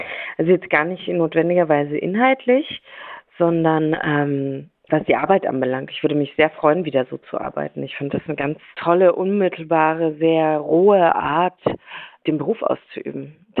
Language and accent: German; Bavaria, Germany; in Iffeldorf gedreht, das ist in Oberbayern sehr nah zu da, wo ich aufgewachsen bin, am Starnberger See.